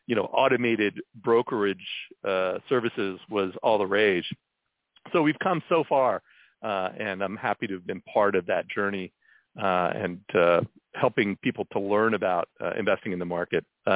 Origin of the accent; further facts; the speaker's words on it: Pennsylvania, United States; also born or lived in Columbus, Ohio; Yeah, I grew up in central Pennsylvania, was born in Columbus, Ohio.